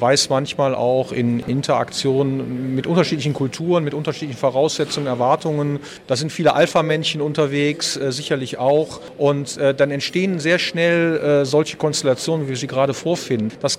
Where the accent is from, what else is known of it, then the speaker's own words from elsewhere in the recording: Krefeld, North Rhine-Westphalia, Germany; born there; Ich bin gebürtiger Krefelder